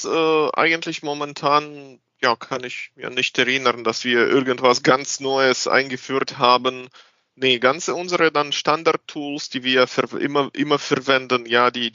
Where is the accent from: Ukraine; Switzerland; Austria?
Ukraine; Odesa, Odesa Oblast; first language Russian; German is a second language; Russisch ist meine Muttersprache und Ukrainisch in Odessa habe ich in der Schule gelernt, nicht als Fremdsprache, aber als zusätzlich.